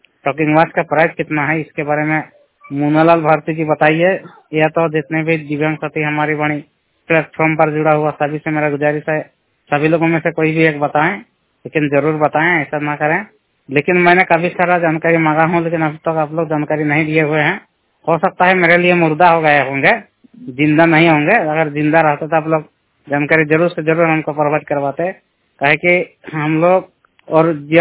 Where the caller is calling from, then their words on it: Kumar Reding, Jharkhand, India; गांव कुमार रेडिंग की ओर से राज्य झारखंड जिला सरायकेला खरसावां से बात कर रहा हूं।